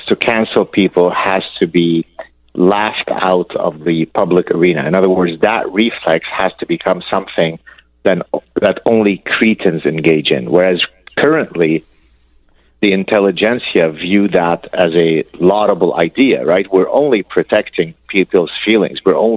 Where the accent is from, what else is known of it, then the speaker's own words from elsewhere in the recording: Lebanon; I grew up in Lebanon and escaped the Lebanese civil war as a Lebanese Jew.